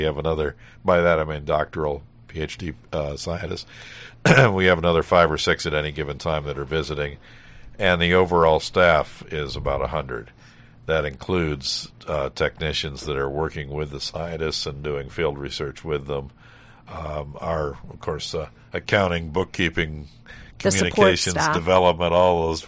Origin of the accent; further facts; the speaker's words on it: Cleveland, Ohio, United States; I grew up in Cleveland, and I remember the whole time I was growing up, the idea of filling the shores of Lake Erie to gain more land.